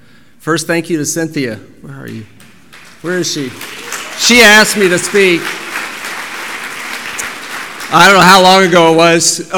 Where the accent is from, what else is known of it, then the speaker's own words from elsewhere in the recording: Tallahassee, Florida, United States; I am from Tallahassee, Florida. Boy, it's good to be here.